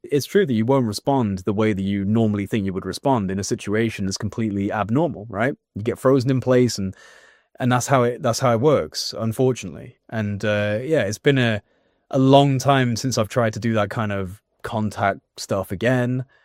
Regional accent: England, United Kingdom; I barely know what that means because I'm English

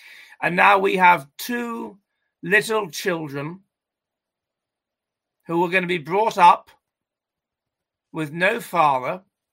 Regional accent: England, United Kingdom; that little mutual understanding that we're both English and we live in a free country

